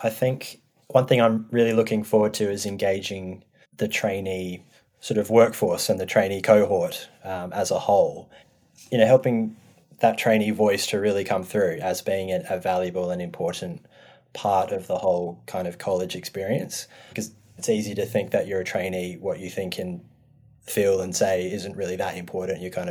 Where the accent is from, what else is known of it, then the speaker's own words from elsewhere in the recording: Australia; now in New Zealand; being Australian myself, but living here in New Zealand now